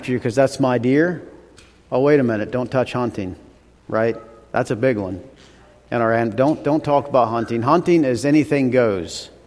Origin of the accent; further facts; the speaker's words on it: New London, Ohio, United States; I grew up in New London, Ohio, Huron County, Ohio. So originally Ohio, born and raised till I was about 22, 23 years old.